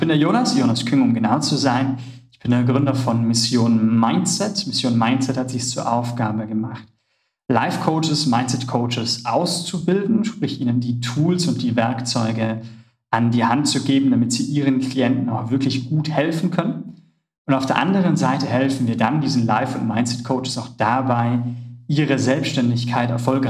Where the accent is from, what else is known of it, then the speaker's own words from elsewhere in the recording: Vorarlberg, Austria; Ich komme aus einem kleinen Dorf. Also ich komme in Österreich, ich komme aus Vorarlberg, ich komme aus einem richtig kleinen Dorf. Wir haben 1000 Einwohner, wir haben mehr Kühe als Menschen, das ist keine Übertreibung.